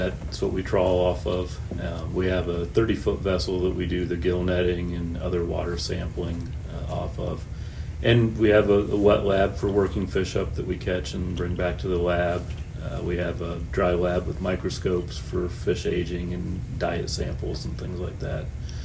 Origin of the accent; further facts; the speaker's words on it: Ohio, United States; Yeah, I grew up in Northwest Ohio and fishing in farm ponds and small streams.